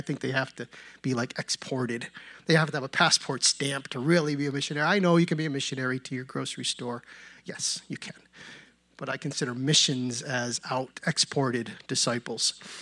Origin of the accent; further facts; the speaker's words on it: United States; Again, I'm American. I was taught in public school.